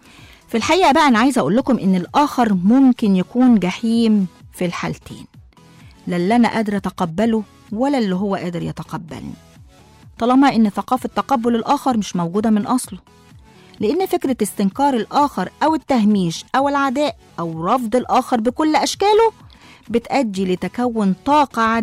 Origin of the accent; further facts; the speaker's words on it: Upper Egypt, Egypt; بالظبط كده زي فكرة الطار عندنا في الصعيد.